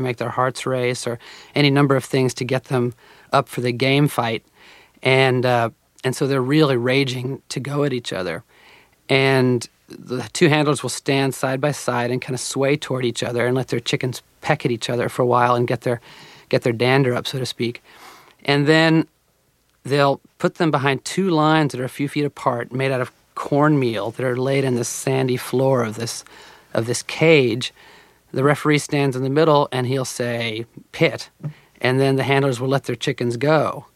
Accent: Oklahoma, United States; get a sense of the life that I had missed growing up in Oklahoma.

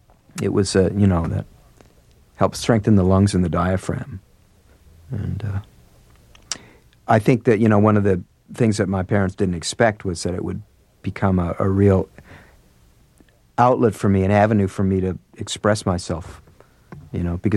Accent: St. Louis, Missouri, United States; And there was some blues … because I grew up in St. Louis, and so a lot of that music was being played on the radio.

